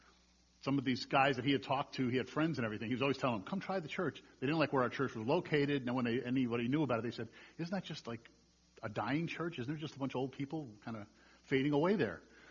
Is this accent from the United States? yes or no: yes; New England, United States; I'm from New England, and I was pastoring in New England.